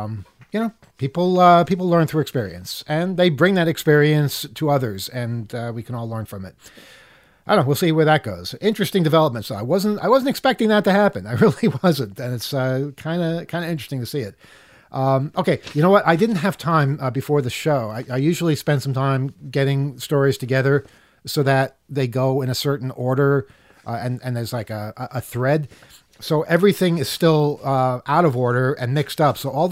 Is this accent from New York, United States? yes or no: yes; New York, United States; You know, being a New Yorker, I can see the corruption immediately.